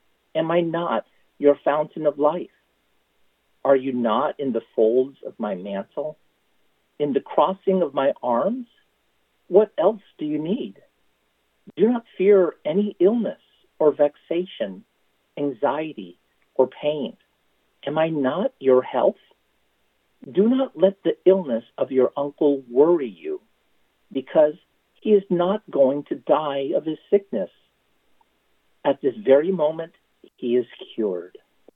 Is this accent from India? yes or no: no; Philippines; even though I'm Filipino